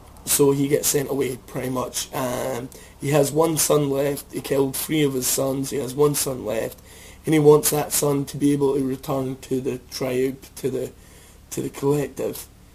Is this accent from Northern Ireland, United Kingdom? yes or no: no; Scotland, United Kingdom; I'm Scottish, remember, so I don't have a high tolerance for the SAS